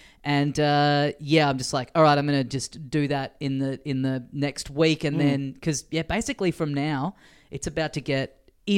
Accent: Australia; very relatable as an Australian.

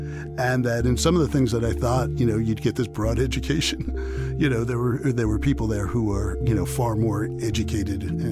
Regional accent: New York City, New York, United States; And I grew up in New York City playing basketball.

